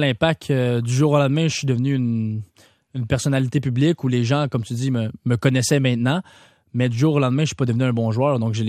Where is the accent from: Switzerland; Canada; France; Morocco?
Canada; Quebec; moi aussi, je suis Québécois, on n'en parle pas, pourquoi pas?